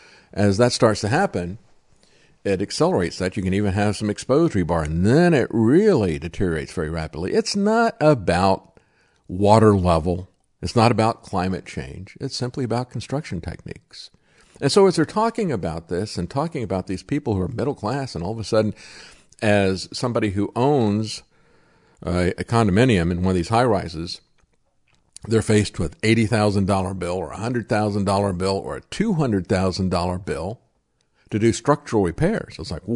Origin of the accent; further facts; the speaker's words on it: Florida, United States; you go to the beach, I'm from Florida, you drive up and down the beach